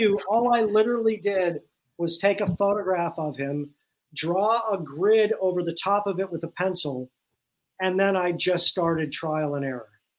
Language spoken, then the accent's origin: English; Cleveland, Ohio, United States; When I was in seventh grade, growing up in Cleveland, we had a field trip for the art class to the Salvador Dali Museum, which at the time was in Cleveland.